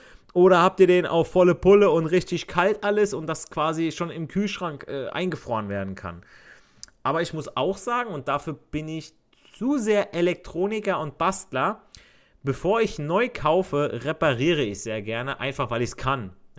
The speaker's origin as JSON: {"language": "German", "country": "Italy", "said": "also ich als Italiener sage"}